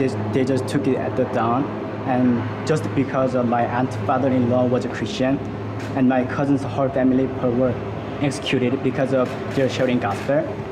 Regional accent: North Korea; English is a second language; from North Korea.

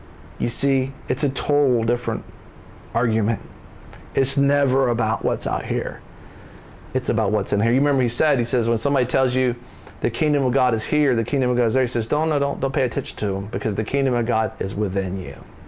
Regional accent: United States; I'm glad I'm American

